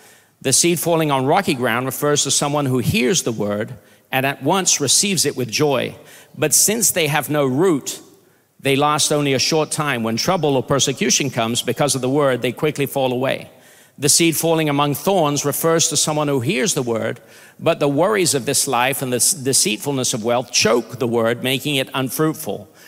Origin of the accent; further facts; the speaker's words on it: Brazil; also born or lived in United Kingdom; I'm Brazilian, but I'm also British.